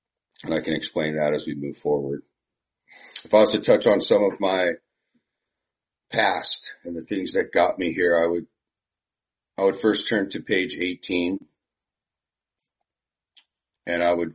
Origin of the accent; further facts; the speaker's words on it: San Diego, California, United States; So as I said … I'm from San Diego.